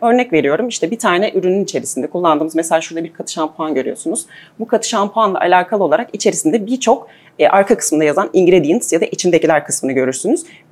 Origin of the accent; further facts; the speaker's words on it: Malatya, Turkey; born there; 1984 Malatya doğumluyum.